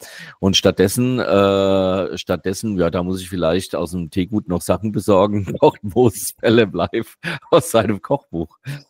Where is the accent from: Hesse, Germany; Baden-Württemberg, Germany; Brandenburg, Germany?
Hesse, Germany; Und ich komme jetzt aus der Ecke, also Flörsheim, Hattersheim, Eddersheim, Frankfurt-Höchst